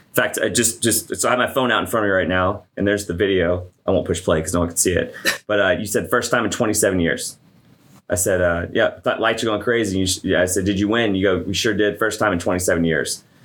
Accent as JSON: {"language": "English", "region": "Tennessee", "country": "United States", "tie": "born or raised there", "said": "Like, you do it in Tennessee. I grew up in Tennessee."}